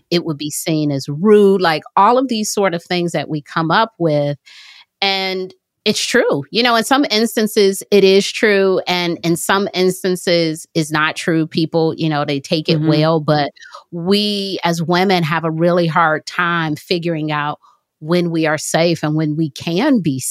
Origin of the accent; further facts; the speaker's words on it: Detroit, Michigan, United States; I remember I was in high school. I'm from Detroit